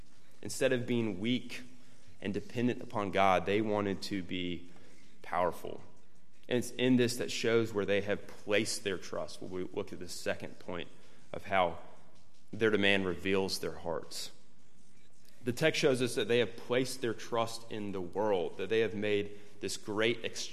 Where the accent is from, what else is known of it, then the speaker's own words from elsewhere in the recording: North Carolina, United States; Growing up in North Carolina, basketball is the main sport there, unlike maybe football being the main sport here.